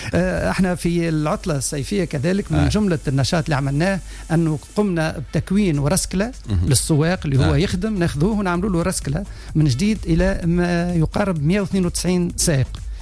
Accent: Tunisia; معناها نتخلصوا منها كتوانسة

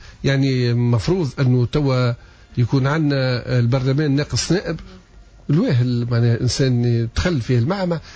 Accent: Tunisia; تونسي تسألوا يعرف اللي تركيا بدون فيزا منذ الأزل. احنا يمكن الجنسيات العربية الوحيدة أو بالقلائل اللي احنا لن ندخل من تركيا تعفيهم من الفيزا.

